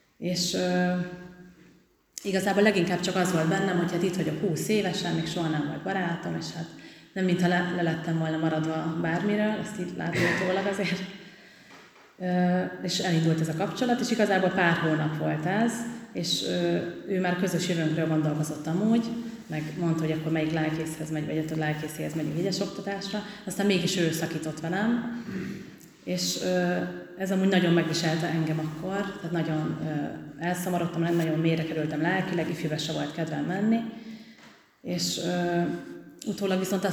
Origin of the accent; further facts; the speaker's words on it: Páty, Pest, Hungary; 17 évesen tértem meg, a Pátyi ifibe jártam, én Pátyon nőttem fel